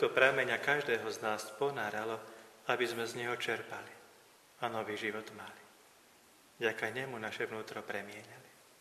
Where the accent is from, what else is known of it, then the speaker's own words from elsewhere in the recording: Skalica, Trnava Region, Slovakia; born there; Veľmi rád v mojom rodisku tam skalici bývali vždy procesia